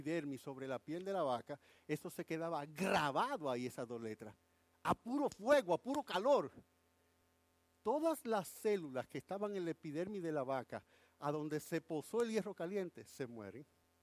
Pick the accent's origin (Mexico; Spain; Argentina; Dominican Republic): Dominican Republic; Como yo soy dominicano antes que cristiano.